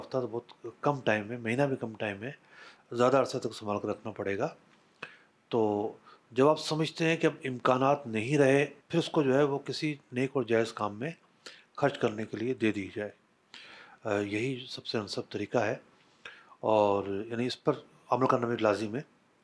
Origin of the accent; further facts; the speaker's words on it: Karachi, Sindh, Pakistan; ہم لوگ کراچی کے ہیں تو ہمیں تو یہ کھانا بڑا پھیکا لگ رہا ہے،